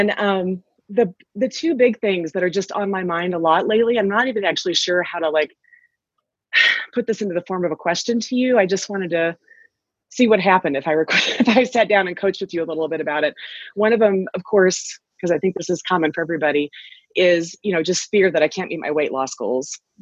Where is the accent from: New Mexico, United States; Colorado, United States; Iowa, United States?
New Mexico, United States; Albuquerque; we're from Albuquerque, New Mexico, just staying in Albuquerque